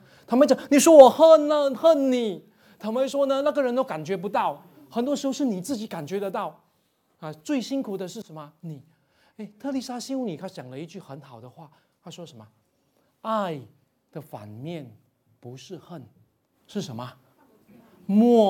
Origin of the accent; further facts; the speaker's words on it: Malaysia; 我说我们马来西亚人呢，我们油条不是配豆浆的，我们油条是 配什么咖啡的